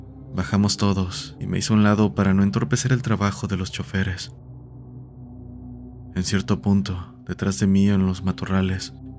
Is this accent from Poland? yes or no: no; Yucatán, Mexico; Cabe decir que soy de Yucatán.